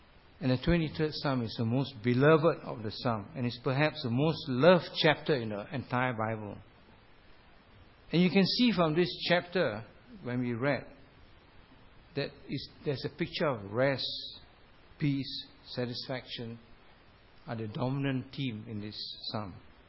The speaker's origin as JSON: {"language": "English", "country": "Singapore", "said": "Because he knows I'm from Singapore, I just want to know how big is his station."}